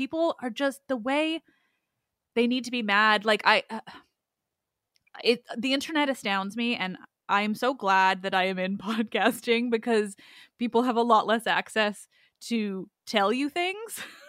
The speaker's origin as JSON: {"language": "English", "country": "Canada", "said": "I'm Canadian."}